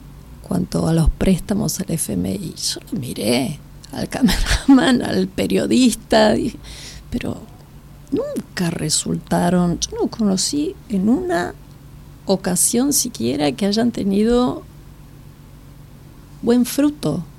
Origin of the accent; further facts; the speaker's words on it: Brazil; Spanish is a second language; Bueno, pero yo te lo digo como brasileña.